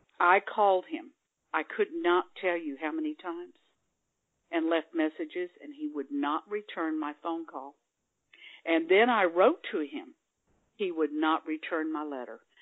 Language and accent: English; Rockport, United States; We grew up here in Rockport, David and I did.